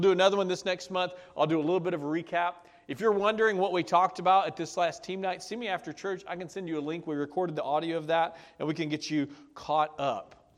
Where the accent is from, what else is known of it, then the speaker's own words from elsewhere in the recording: Georgia, United States; Now, I grew up in Georgia on 86 acres in the woods, and there was a 12-acre lake right there.